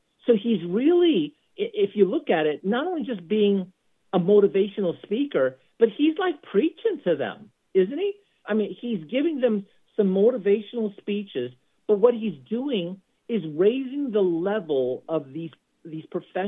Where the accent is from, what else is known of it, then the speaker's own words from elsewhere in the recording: San Francisco, California, United States; now in Philadelphia, United States; I'm a big football fan growing up in San Francisco originally, and then moving here to Philadelphia.